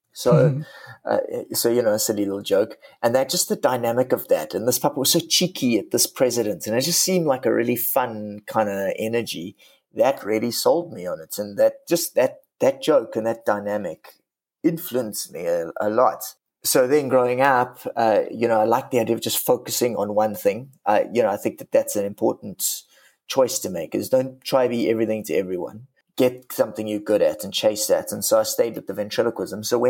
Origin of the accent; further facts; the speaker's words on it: Cape Town, Western Cape, South Africa; Bob, I'm from Cape Town, of course, and I went to the southern suburbs type English vibes. I went to a little school called Golden Grove. I went to a Jewish nursery school